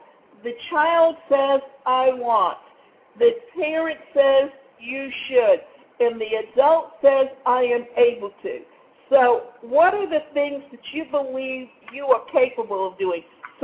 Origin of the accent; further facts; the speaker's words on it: Atlanta, Georgia, United States; now in Deerfield Beach, United States; And especially when I come from Atlanta and end up in Deerfield Beach, Florida, and in Florida, they don't have a rail system that hooks into a bus system.